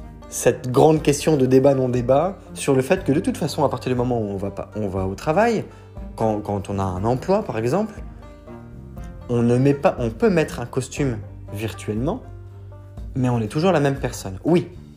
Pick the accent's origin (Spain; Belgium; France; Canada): France; Brittany; je vais me baser sur les Bretons, la Bretagne, puisque je suis originaire de Bretagne